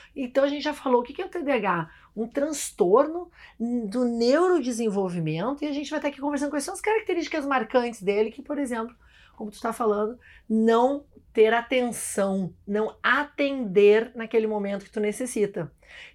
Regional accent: Brazil; now in United States; Nós duas somos brasileiras, vivemos aqui nos Estados Unidos há muitos anos.

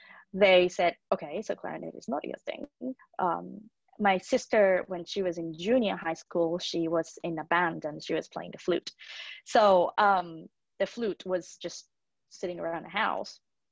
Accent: Tokyo, Japan; So I am from Tokyo, like you said. I was born into a musician's family. So my mom is a pianist. My dad is a clarinet player. My sister is also a piano player.

